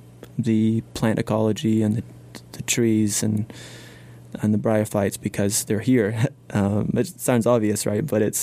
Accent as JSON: {"language": "English", "region": "Scotland", "country": "United Kingdom", "tie": "born or raised there", "said": "I grew up in Scotland, where it used to be a rainforest environment a long time ago"}